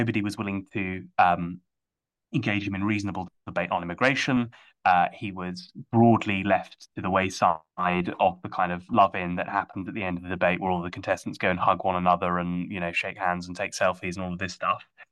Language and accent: English; Wales, United Kingdom; as a Welshman myself